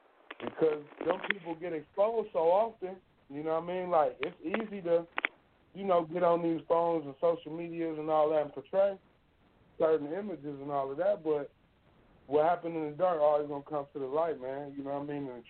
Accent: Indiana, United States; I kind of fell back on the football because, you know, I'm from Indiana, and when Peyton Manning, I followed Peyton to Denver

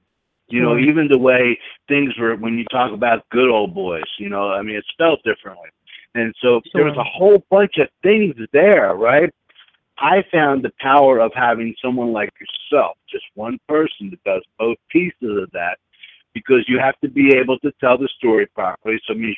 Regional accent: Philadelphia, Pennsylvania, United States; also born or lived in Las Vegas; so I'm from the Northeast, okay? I'm from Philadelphia. I had spent 20 years in Las Vegas in the gaming industry

